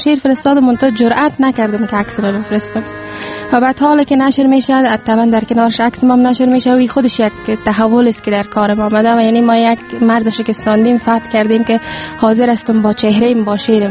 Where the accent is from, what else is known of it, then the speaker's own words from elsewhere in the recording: Kabul, Afghanistan; born there; ما در سال 1371 به دنیا آمدیم، در همین جا در کابل.